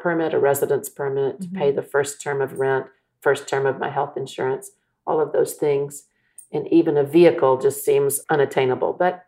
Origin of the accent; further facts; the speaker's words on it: Austin, Texas, United States; You know, this is my home. I grew up in Austin.